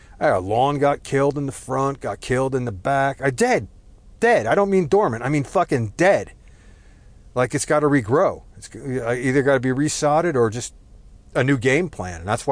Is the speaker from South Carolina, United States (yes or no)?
no; New Jersey, United States; It's I'm not Italian, but I grew up around Italian things. I grew up outside of New York City, northern New Jersey.